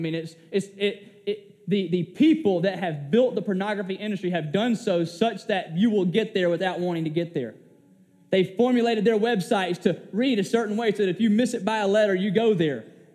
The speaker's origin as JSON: {"language": "English", "region": "Georgia", "country": "United States", "tie": "born or raised there", "said": "But I grew up in South Georgia where we fish."}